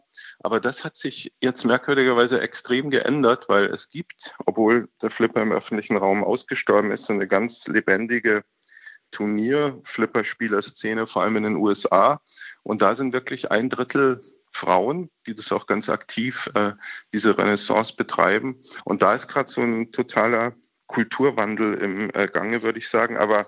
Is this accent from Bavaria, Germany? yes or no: yes; Munich, Bavaria, Germany; Also in München, wo ich aufgewachsen bin